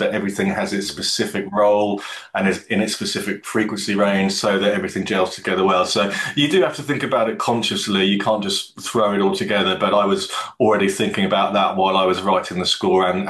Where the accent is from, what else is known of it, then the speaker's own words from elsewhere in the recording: South East England, United Kingdom; I grew up not in London, but not far from London in the home counties.